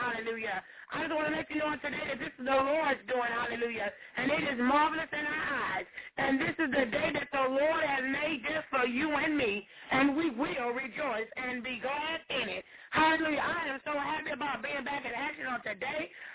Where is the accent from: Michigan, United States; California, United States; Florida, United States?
Michigan, United States; now in St. Joseph, United States; all from my hometown where I stay now. I just stay like 5 minutes away, St. Joseph, Michigan.